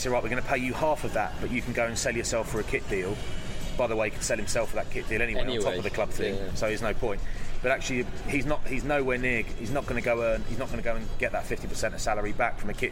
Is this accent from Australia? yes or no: no; South East England, United Kingdom; You know, I'm from Kent.